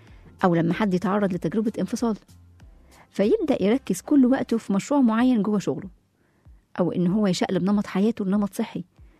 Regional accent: Egypt; وإحنا بقى كمصريين شاطرين قوي في الحتة دي.

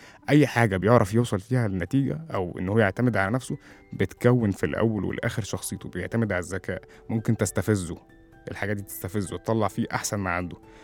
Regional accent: Egypt; إحنا كعرب كمسلمين كمصريين

